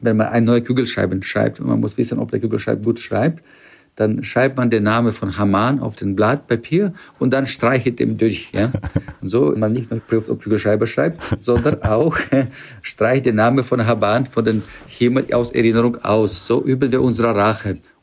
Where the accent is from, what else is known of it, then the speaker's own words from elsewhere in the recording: Ukraine; German is a second language; da ich stamme selber aus der Ukraine, bin dort groß geworden.